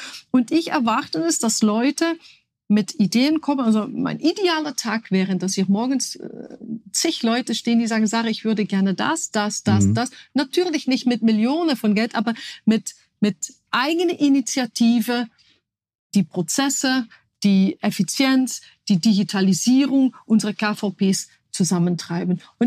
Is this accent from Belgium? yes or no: yes; Belgium; now in Germany; Und ich kann da jetzt drüber urteilen, als Belgierin.